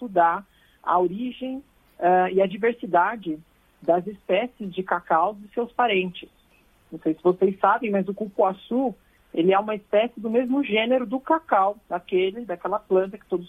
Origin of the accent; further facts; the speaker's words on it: São Paulo, Brazil; eu sou natural de São Paulo